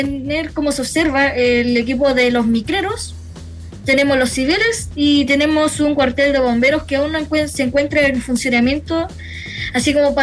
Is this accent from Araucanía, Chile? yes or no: no; Concepción, Biobío, Chile; como no solo somos penquistas